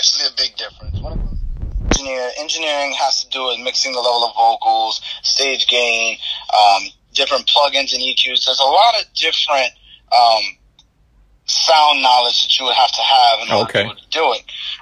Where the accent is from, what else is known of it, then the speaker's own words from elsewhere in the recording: Orlando, Florida, United States; also born or lived in Miami; now in Scranton, United States; Originally, I'm from Miami, but I was raised in Orlando. I'm calling out here from Scranton, Pennsylvania right now. Okay. Hence my name … You know, Miami and Orlando put together, I consider two cities my home.